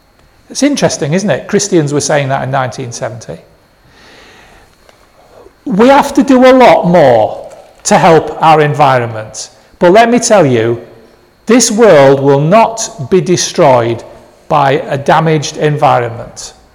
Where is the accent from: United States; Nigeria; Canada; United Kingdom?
United Kingdom; Well, I've got a passport that gives me a right because it tells people I'm British.